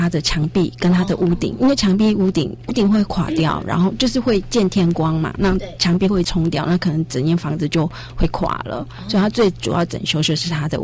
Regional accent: Hualien County, Taiwan; now in Xinzhuang, Taiwan; 以前因为我是花莲人，所以以前呢，我别人问我说你是哪里人，我会告诉他，我说我是花莲人。

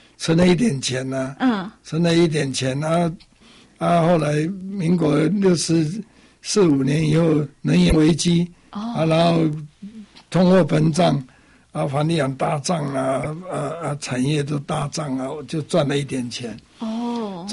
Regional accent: Xinying, Tainan, Taiwan; also born or lived in China; 从小小学初中高中都在台南

